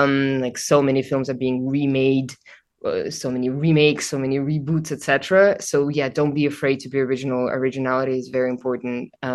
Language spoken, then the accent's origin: English; Moscow, Russia; I am from Russian and Armenian descent. I grew up in Moscow.